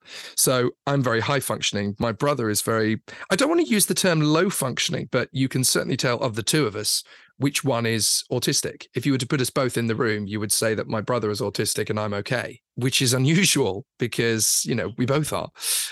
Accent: Catford, London, United Kingdom; I was born in Lewisham and raised in the initial years in Catford in London. We lived in a fairly reasonably hectic and built up area.

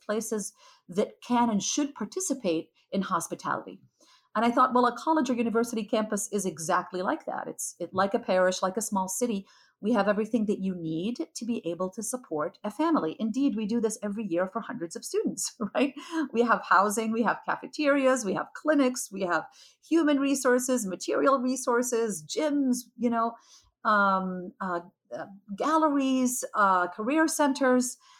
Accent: Jordan; now in United States; growing up in Jordan, in a country very much idolizing the British and the West, it was very dichotomous, right?

